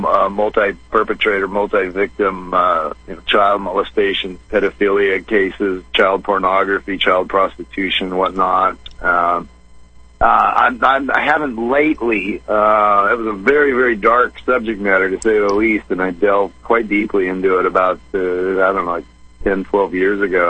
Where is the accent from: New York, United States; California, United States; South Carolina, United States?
California, United States; Torrance; I was born and raised in Torrance, which is one of the beach cities bordering on Manhattan Beach down there.